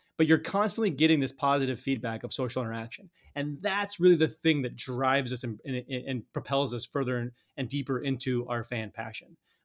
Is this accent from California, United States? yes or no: no; Colorado, United States; I grew up in Colorado.